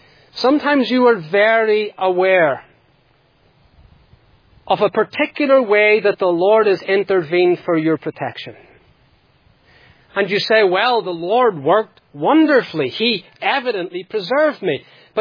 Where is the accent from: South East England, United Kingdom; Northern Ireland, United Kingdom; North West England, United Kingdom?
Northern Ireland, United Kingdom; I grew up in Northern Ireland